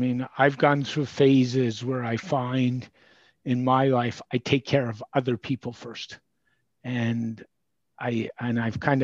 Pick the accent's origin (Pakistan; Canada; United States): Canada; And being a Canadian, add 30% to that.